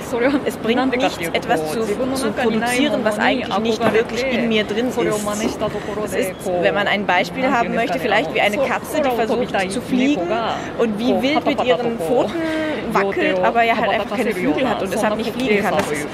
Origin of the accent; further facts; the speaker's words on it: Japan; habe das mit meinem künstlerischen Bewusstsein als Japanerin ein bisschen kombiniert